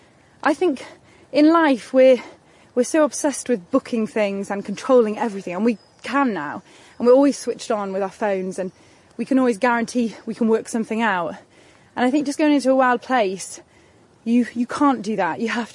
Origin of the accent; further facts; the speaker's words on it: Wales, United Kingdom; I grew up right near Snowdonia National Park in North Wales, so the mountains were right there, the wild areas were right there